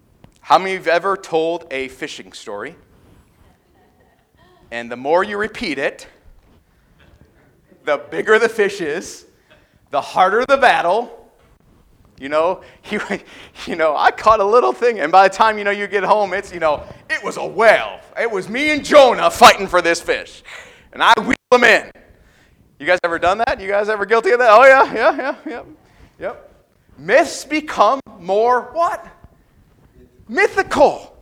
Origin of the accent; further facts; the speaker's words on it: New York, United States; You have Algonquins, which settled where? My home state of New York.